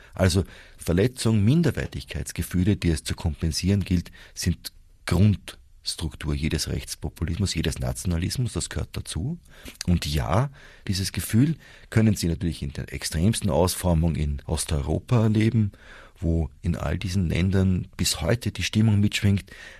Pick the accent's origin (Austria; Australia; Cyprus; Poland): Austria; Vienna; Als Wiener erlebt man das mit der Nachbarstadt Bratislava im Alltag.